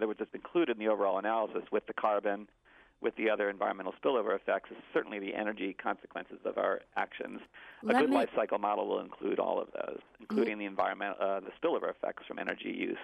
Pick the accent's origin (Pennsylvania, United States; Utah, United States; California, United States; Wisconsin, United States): Pennsylvania, United States; I think the glass that's collected in my hometown in Pennsylvania gets shipped to West Virginia for processing.